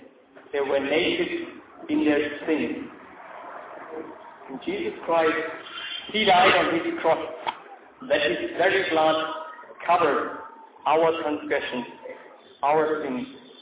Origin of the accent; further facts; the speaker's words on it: Germany; I'm coming from Germany. At this time of year, it is almost freezing.